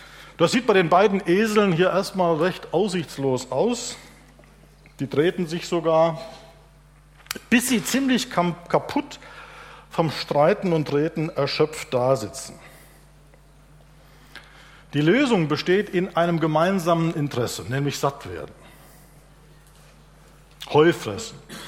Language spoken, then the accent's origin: German; Rhineland-Palatinate, Germany; Ich komme aus dem Westerwalddorf.